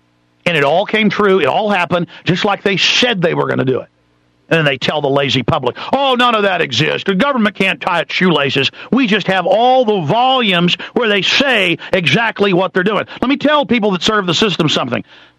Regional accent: Texas, United States; I grew up in Texas and born in Texas, and people let you in traffic, and I still do it

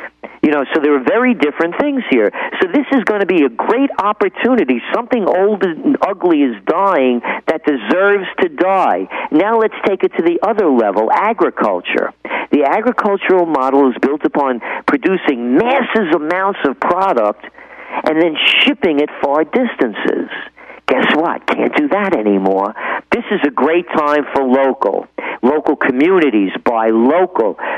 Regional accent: Bronx, New York, United States; You know, my father, there were seven of us. I grew up in the Bronx.

